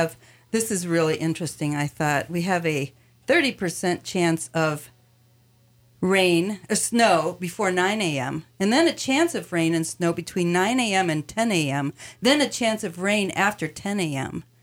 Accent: Sandpoint, Idaho, United States; And driving through Sandpoint, it was so beautiful. I really felt this is my hometown.

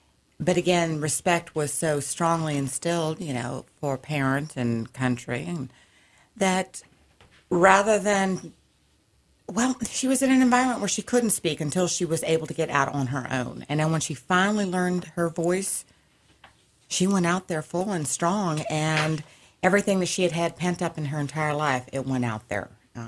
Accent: the South, United States; I grew up in the South. I have a lot of the traditions instilled in me, the pride in country and patriotism.

